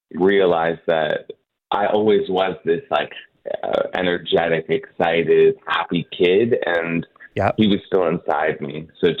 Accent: Toronto, Ontario, Canada; I grew up in Toronto.

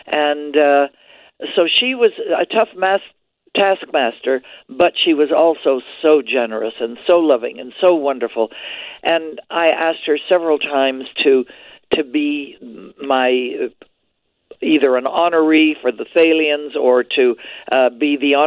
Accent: Quebec, Canada; of course, we're both Canadian-born. He's from Ontario, I'm from Quebec.

